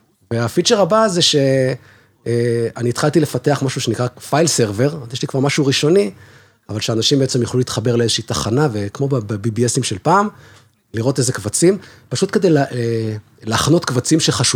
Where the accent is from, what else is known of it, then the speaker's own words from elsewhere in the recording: Beersheba, Southern District, Israel; בבאר שבע, ששם התחלתי את התחביב, כשהייתי ילד, בבית הוריי